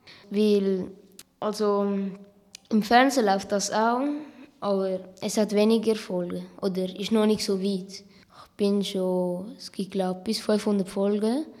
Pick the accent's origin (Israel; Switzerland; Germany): Switzerland; born there; Ich bin hier in der Schweiz geboren, aber meine Mutter kommt aus Peru.